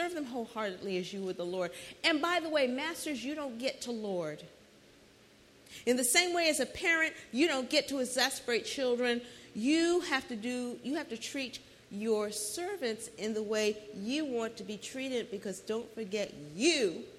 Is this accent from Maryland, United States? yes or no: no; New York, United States; As you guys know, I'm from New York originally. I started my working career in New York City.